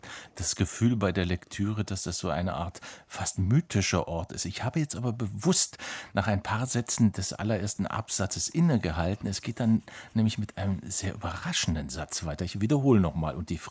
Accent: Ulm, Baden-Württemberg, Germany; Ich bin aufgewachsen in Ulm, deswegen habe ich das zum ersten Mal verschriftlicht gesehen.

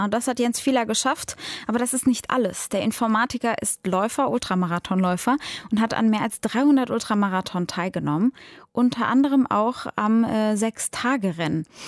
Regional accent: Iran; den Film mochte ich nicht, als Iranerin.

